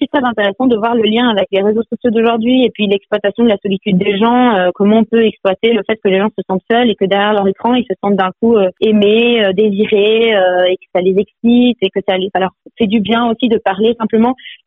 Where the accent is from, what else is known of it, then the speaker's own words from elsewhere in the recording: Switzerland; surtout que moi j'ai grandi en Suisse, donc j'avais jamais même vu